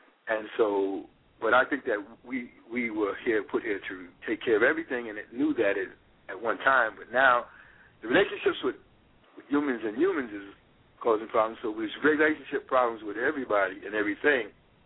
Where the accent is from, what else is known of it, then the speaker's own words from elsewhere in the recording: Bronx, New York, United States; because I grew up in the Bronx, New York, where they had this huge zoo.